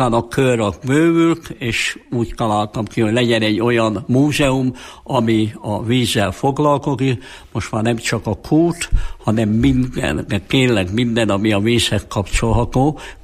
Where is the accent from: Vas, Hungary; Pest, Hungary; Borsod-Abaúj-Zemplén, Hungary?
Borsod-Abaúj-Zemplén, Hungary; Tolcsva; born there; A kédulás tulajdonképpen akkor, hogy én tolcsvai születésű vagyok, az én édesapám volt itt több mint 40 évig